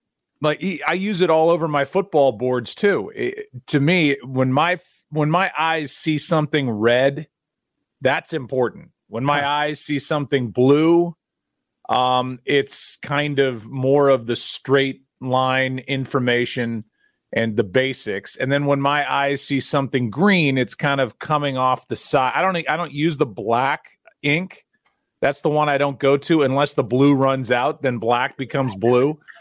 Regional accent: St. Louis, Missouri, United States; first of all, I'm from St. Louis.

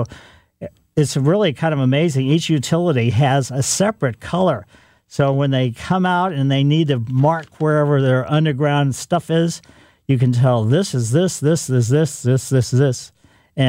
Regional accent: Ellisville, United States; growing up in Ellisville, we used to see bats a lot.

